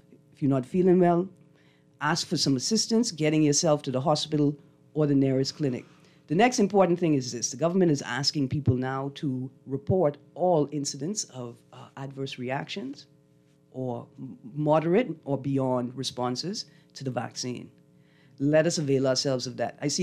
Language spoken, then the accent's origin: English; Bahamas; And I grew up in the Summer Methodist Youth Camp and spent my summers going to Eleuthera to teach like a summer camp, Christian summer camp, and vacation Bible schools throughout the country, right?